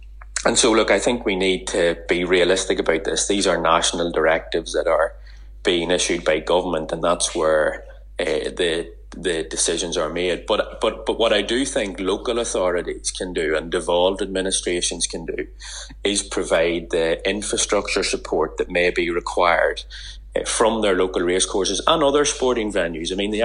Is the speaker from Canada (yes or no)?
no; Ireland; And as an Irishman, I have some sympathy with that.